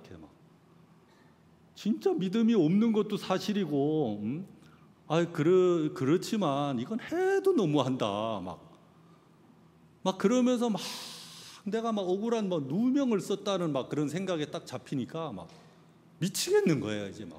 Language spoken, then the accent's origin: Korean; Gangwon, South Korea; 저 고향이 강원도인데 강원도로 날랐어요